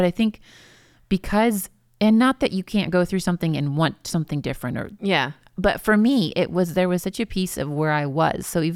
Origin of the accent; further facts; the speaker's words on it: Ohio, United States; Cause he's from Pennsylvania. I'm from Ohio.